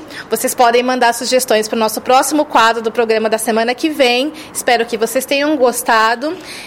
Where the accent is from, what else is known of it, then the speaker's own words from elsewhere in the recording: São Paulo, Brazil; A minha infância foi aqui em São Paulo mesmo. E no, na época que eu morava aqui no bairro do Imirim, a gente tinha o costume também de brincar na rua.